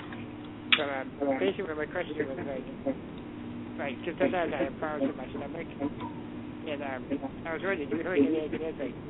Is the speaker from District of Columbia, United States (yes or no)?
no; Boston, Massachusetts, United States; I'm from Boston.